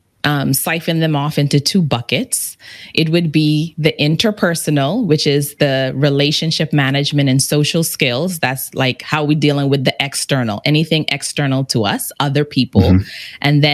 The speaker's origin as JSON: {"language": "English", "country": "Bahamas", "tie": "born or raised there", "said": "so I grew up in the Bahamas and I spoke in the Bahamas where I grew up."}